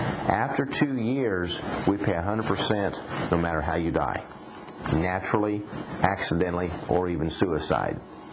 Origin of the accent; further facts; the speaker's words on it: Hays, Kansas, United States; My mom and dad were both funeral directors when I grew up back in Hayes, Kansas in the 60s and 70s.